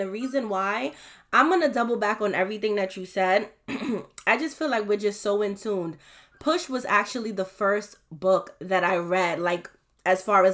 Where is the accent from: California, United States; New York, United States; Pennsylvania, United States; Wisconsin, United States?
New York, United States; growing up in Crown Heights, Brooklyn, like, I loved me a hood nigga.